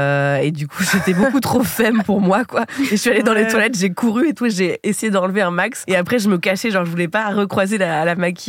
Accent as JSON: {"language": "French", "town": "Mantes-la-Jolie", "region": "Île-de-France", "country": "France", "tie": "born or raised there", "said": "Et non, j'ai grandi à Mantes-la-Jolie, mais je suis née à Saint-Germain-en-Laye"}